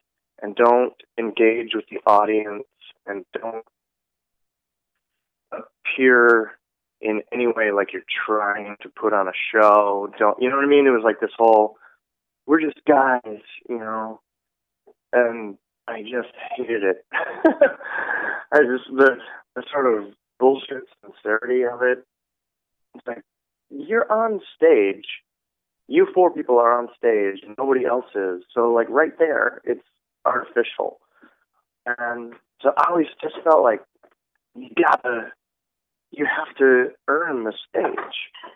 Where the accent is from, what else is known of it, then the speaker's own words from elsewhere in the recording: Detroit, Michigan, United States; also born or lived in Lansing / North Carolina; I grew up in Detroit, and then I was in a band in Lansing, and then we all moved down to North Carolina